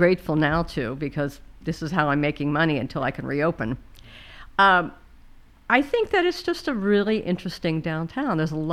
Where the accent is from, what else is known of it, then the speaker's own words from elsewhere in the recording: Ohio, United States; moved away as an adult; Originally I'm from Ohio, lastly I was from Ohio before we moved here.